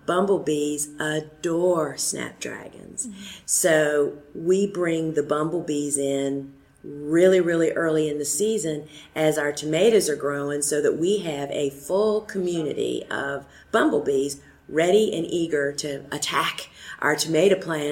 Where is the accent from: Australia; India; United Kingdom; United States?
United States; Virginia; I'm from Southeastern Virginia, even though I sound like I'm from Georgia.